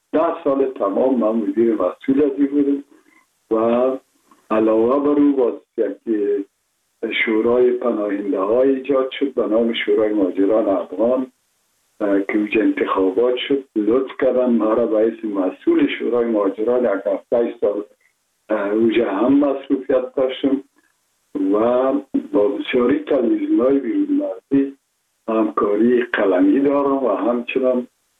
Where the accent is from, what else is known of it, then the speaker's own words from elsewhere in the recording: Kabul, Afghanistan; born there; ما متولد شهر کابل هستم، هستم تاجک و از شهر کونی کابل که از پدر از کابل هستم.